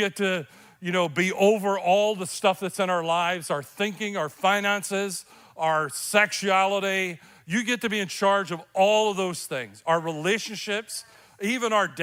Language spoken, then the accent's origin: English; Northern Ireland, United Kingdom; So we're from Northern Ireland.